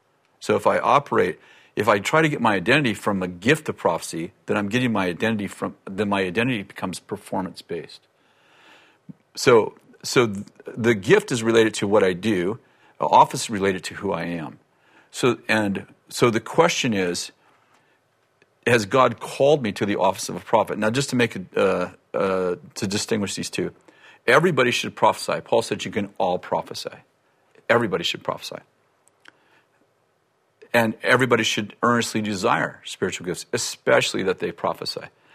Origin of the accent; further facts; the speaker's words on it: Weaverville, United States; So all the people I grew up in Weaverville, they're like, oh, yeah